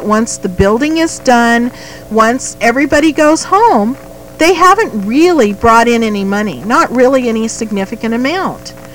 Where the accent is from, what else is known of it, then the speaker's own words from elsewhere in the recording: Santa Barbara, California, United States; I was raised in Santa Barbara, which is also a tourist town, and they've gone through great changes.